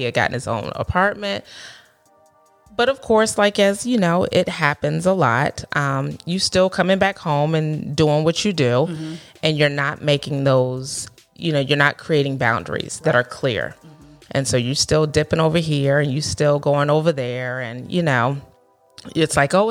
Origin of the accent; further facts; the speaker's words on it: Maryland, United States; also born or lived in Tennessee; And I decided, like, Tennessee wasn't home for me. I'm originally from Maryland. And so I moved back home to Maryland.